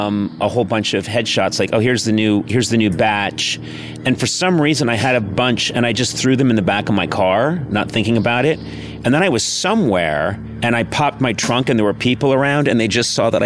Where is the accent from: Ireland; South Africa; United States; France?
Ireland; as my face and head started rotting, as when an Irish man gets older, it rots like old fruit in the sun.